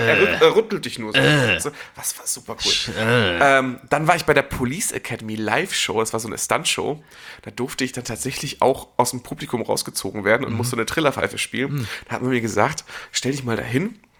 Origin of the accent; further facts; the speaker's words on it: Bad Segeberg, Schleswig-Holstein, Germany; weil ich bin in der Nähe von Bad Segeberg aufgewachsen